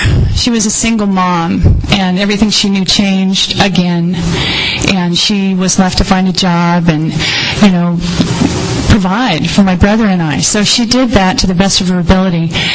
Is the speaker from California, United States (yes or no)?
yes; Modesto, California, United States; born there; I was born in Modesto, California, home of American Graffiti and Gallo Wine.